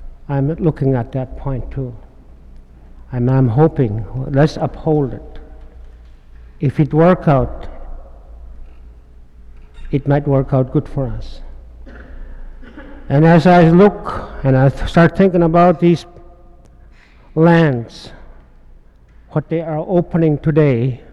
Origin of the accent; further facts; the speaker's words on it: St. Michael, Alaska, United States; I'm from St. Michael.